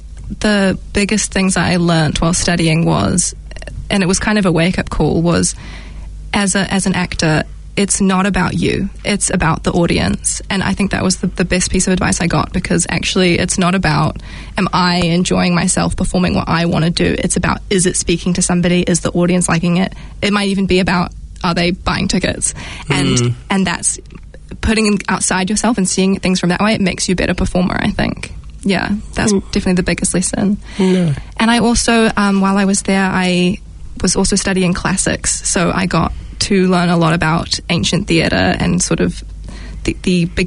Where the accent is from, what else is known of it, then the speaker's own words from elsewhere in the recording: Auckland, New Zealand; Yeah, and then I moved away from Auckland to go to uni and study theatre. I studied at Victoria.